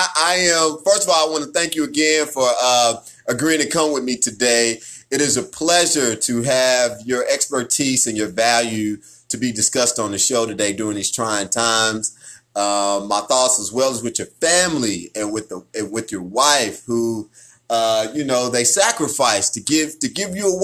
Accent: Kansas City, Kansas, United States; We are both from Wyandotte County, Kansas City, Kansas.

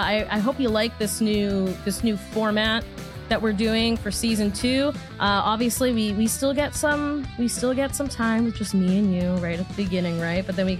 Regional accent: Boston, Massachusetts, United States; Yeah, because it's because I'm from Boston and I can take the pain.

